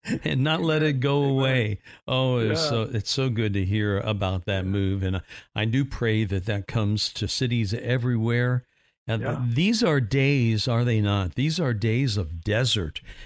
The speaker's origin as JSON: {"language": "English", "town": "Evansville", "region": "Indiana", "country": "United States", "tie": "born or raised there", "said": "Now, you know, I grew up in Evansville, which is just southwest of Indy, down there in the tip of the boot, if you will, of Indiana."}